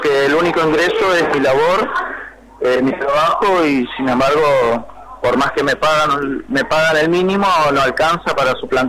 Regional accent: Paso de los Libres, Corrientes, Argentina; now in Buenos Aires, Argentina; Yo soy de procedencia de Paso de los Libres.

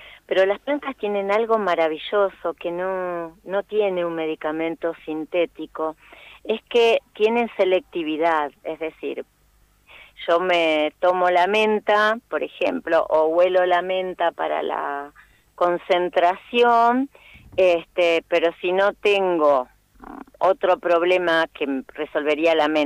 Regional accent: María Grande, Entre Ríos, Argentina; Yo soy oriunda de Entre Ríos

